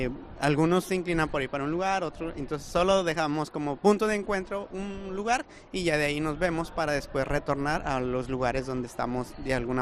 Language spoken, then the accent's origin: Spanish; Mexico; now in Guatemala; Yo soy mexicano, pero trabajo en Guatemala